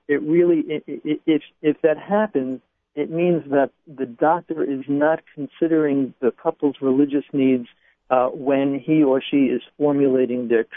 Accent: Brooklyn, New York, United States; Well, Nachum, I grew up in Brooklyn. I live in Brooklyn. I live in an Orthodox community.

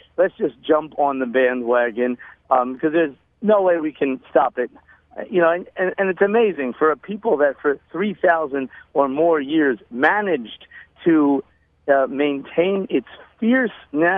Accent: Philadelphia, Pennsylvania, United States; Now, I come from America, and America is fantastic in a lot of ways.

